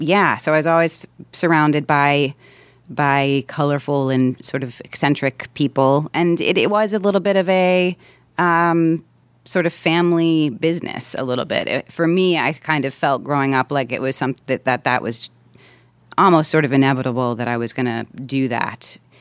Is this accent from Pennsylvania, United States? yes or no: yes; Lansdale, Pennsylvania, United States; also born or lived in Boston, United States; I grew up in Pennsylvania mostly. I had a little bit of my childhood in Boston, but for the most part, I had the whole shebang in Pennsylvania, in a town called Lansdale, which is like 45 minutes northeast of Philadelphia.